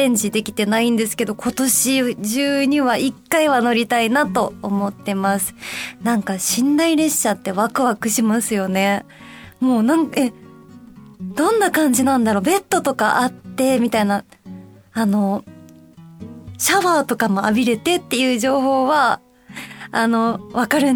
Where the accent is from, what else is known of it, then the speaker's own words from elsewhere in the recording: Kansai, Japan; 私関西出身なので